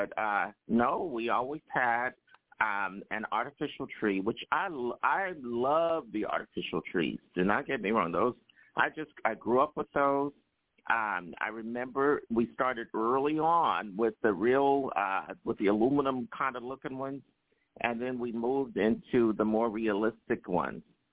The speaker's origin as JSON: {"language": "English", "town": "Philadelphia", "region": "Pennsylvania", "country": "United States", "tie": "born or raised there", "said": "No, never, because growing up in Philadelphia, my mom was a nurse, a single woman out there"}